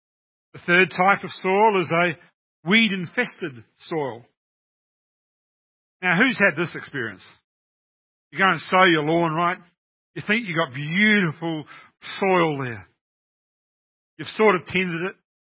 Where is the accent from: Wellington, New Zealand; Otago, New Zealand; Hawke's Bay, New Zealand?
Hawke's Bay, New Zealand; Hastings; My hometown of Hastings in New Zealand, we used to have something called a pan.